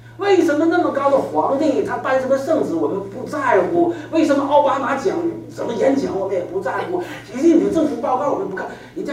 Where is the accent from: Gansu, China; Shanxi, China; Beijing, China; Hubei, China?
Beijing, China; now in United States; 在我是从中国来的啊，我来美国之前呢，我生活在北京